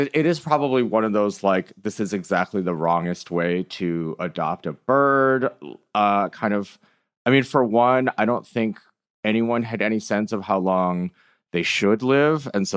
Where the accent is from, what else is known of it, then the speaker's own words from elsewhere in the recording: Michigan, United States; I am from Michigan, so that's not like entirely outside of the realm of possibility.